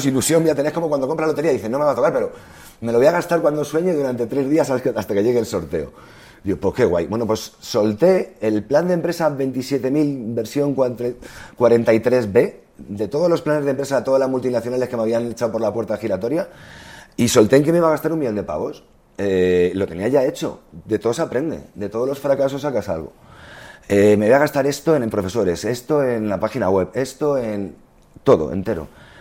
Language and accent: Spanish; Spain; no saben que somos españoles